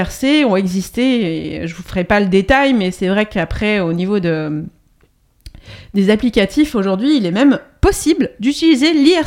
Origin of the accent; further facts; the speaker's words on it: France; Et puis, chez nous, en France, qu'est-ce qu'il y avait ?